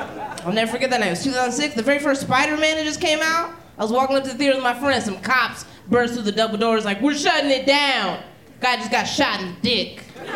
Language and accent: English; Philadelphia, Pennsylvania, United States; I'm from North Philly, very dangerous part of Philly.